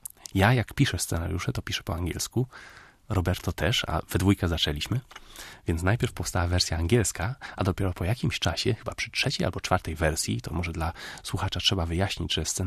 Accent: Germany; Polish is a second language; A że ja się wychowałem w Niemczech, no i mówię po polsku, ale nie mówię na tyle po polsku dobrze i nie piszę na tyle po polsku dobrze.

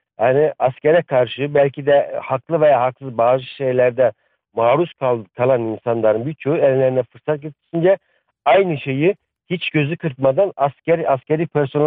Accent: Sivas, Turkey; now in Cologne, Germany; Sivas'tan.

